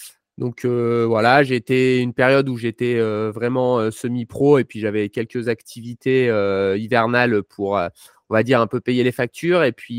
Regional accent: Auvergne-Rhône-Alpes, France; moi je viens du Trièves, c'est une petite région de moyenne montagne dans le sud-Isère, où il n'y a pas beaucoup d'habitants

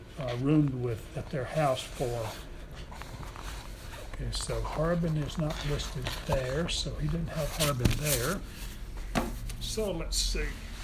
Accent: Delano, United States; I was born and raised in Delano.

